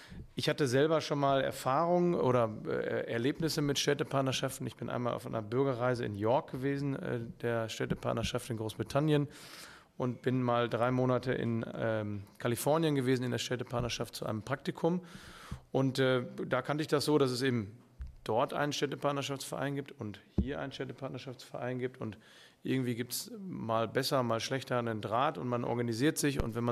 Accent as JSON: {"language": "German", "town": "Münster", "region": "North Rhine-Westphalia", "country": "Germany", "said": "ich bin 38 Jahre alt, ich komme hier aus Münster, bin Familienvater im Hauptberuf bei einem Handelsunternehmen hier in Münster tätig"}